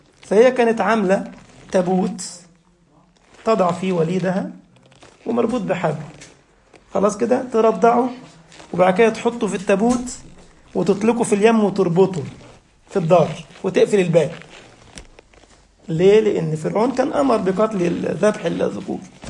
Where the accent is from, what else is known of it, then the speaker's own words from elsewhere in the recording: Egypt; كان في نهر النيل عندنا في مصر